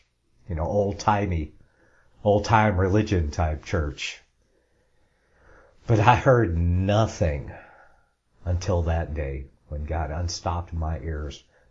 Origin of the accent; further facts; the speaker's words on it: Ann Arbor, Michigan, United States; And yes, Fireman Mike, I am from Michigan. I was born there, born in Ann Arbor and grew up in that county there.